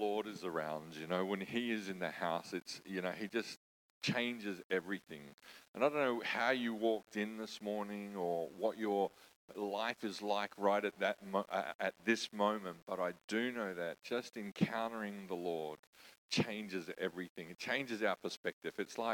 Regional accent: New Zealand; now in Australia; I come from New Zealand originally. Definitely not Australia. When I'm in Australia, I go for two teams.

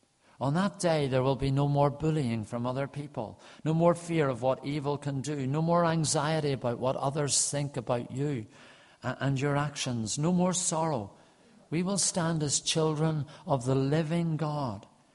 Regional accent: Saintfield, Northern Ireland, United Kingdom; I grew up in Saintfield, County Down. It was my home.

